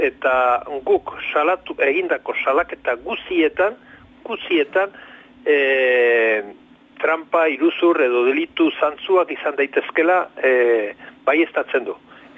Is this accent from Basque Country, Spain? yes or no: no; Navarre, Spain; guk aldarrikatzen dugu leku guzi bizietan Nafarra gara